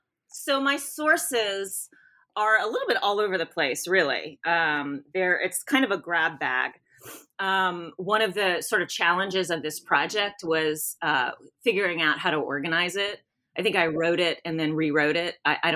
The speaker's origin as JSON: {"language": "English", "region": "Louisiana", "country": "United States", "said": "I'm from South Louisiana."}